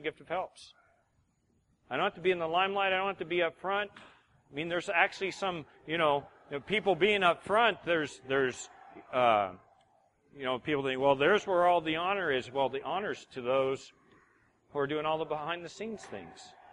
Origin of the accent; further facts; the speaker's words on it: California, United States; we've got Easterners here, and I'm a Californian.